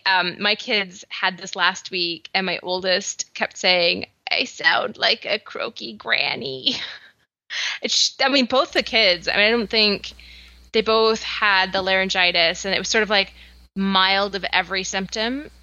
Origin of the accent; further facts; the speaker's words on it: Canada; accent: Canadian; I am finding that my Canadian accent is watering down, like, more and more and more.